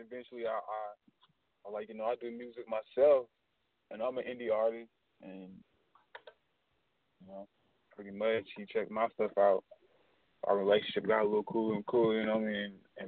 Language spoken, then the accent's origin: English; Portland, Oregon, United States; But I'm from Portland, Oregon. And, you know, things are a little different out there. Well, not a little different. They're way different out there than they are out here.